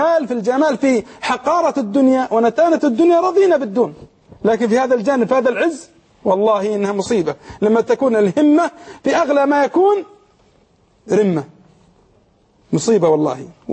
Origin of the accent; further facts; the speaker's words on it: Saudi Arabia; عندنا في السعودية